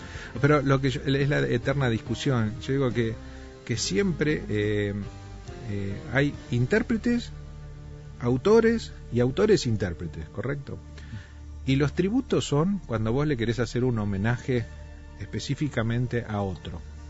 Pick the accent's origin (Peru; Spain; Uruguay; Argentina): Argentina; nosotros somos argentinos, presentamos nuestro disco en Argentina, tocamos en Argentina continuamente y tenemos muchos seguidores en Argentina.